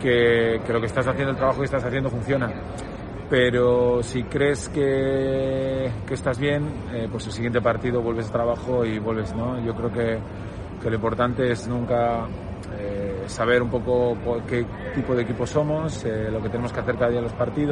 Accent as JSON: {"language": "Spanish", "town": "Bilbao", "region": "Basque Country", "country": "Spain", "said": "para nosotros que somos aquí de Vizcaya, Bilbao, pues ganarlo siempre es bonito"}